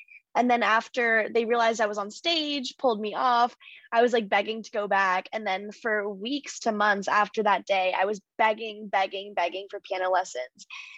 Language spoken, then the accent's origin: English; United States; I'm an American pop singer, songwriter, and producer.